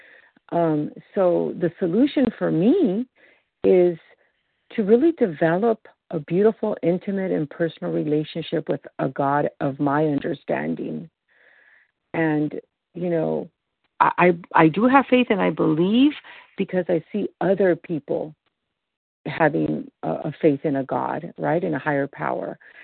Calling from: California, United States; I am calling from California.

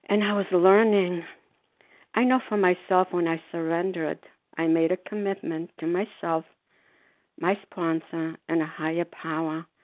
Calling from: Foxborough, Massachusetts, United States; For myself … grateful to recover compulsive avoider, and I'm calling from Foxborough, Massachusetts.

